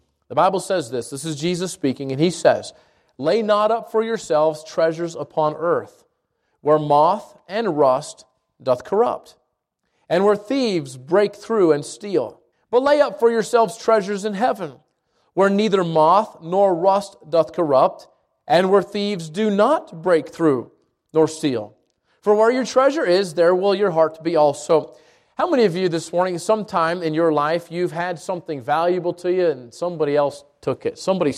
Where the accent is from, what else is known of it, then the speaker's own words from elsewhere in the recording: Albuquerque, New Mexico, United States; growing up in the South Valley of Albuquerque, I'm familiar with fields. We had one right behind our house